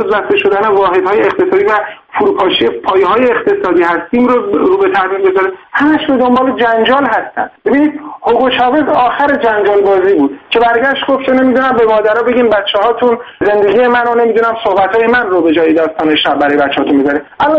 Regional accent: Iran; به عنوان یک ایرانی، من ایرانی

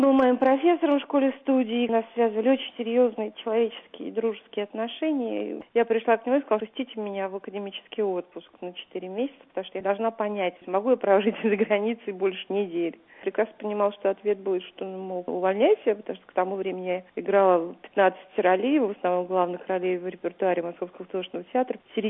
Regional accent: Moscow, Russia; Я москвичка, мои дедушки, бабушки, прадедушки все родились в Москве.

